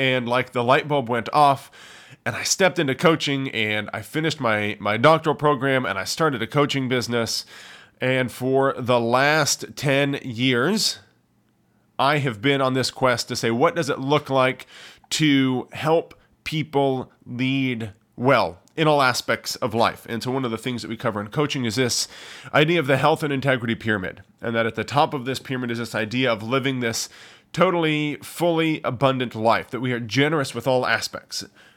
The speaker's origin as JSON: {"language": "English", "region": "Kansas", "country": "United States", "tie": "born or raised there", "said": "I grew up in Kansas on the central plains of the Midwest on a farm"}